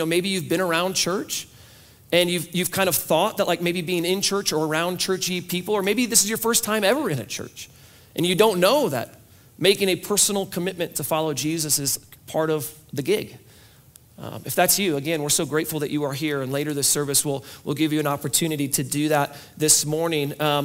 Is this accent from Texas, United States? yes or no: no; Iowa, United States; And since I grew up in Iowa, part of what I love of Jeremiah is that he consistently uses like farm language